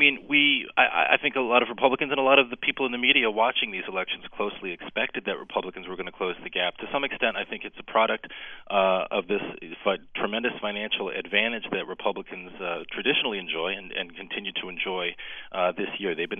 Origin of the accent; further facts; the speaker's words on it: Maryland, United States; I mean, in my home state of Maryland, I'm watching very closely these two very competitive races for governor and for Senate.